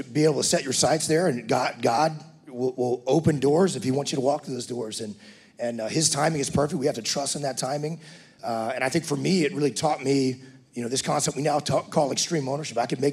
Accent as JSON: {"language": "English", "town": "Woodville", "region": "Texas", "country": "United States", "tie": "born or raised there", "said": "I grew up in East Texas, a little town called Woodville, just north of Beaumont."}